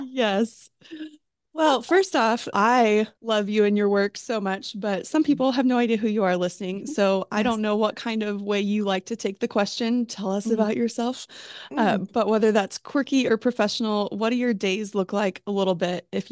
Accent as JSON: {"language": "English", "town": "Austin", "region": "Texas", "country": "United States", "tie": "born or raised there", "said": "I grew up in Austin"}